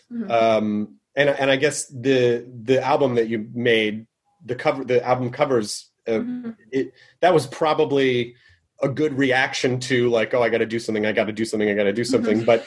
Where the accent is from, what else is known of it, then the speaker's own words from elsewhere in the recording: Memphis, Tennessee, United States; I miss Nashville. I grew up in Memphis.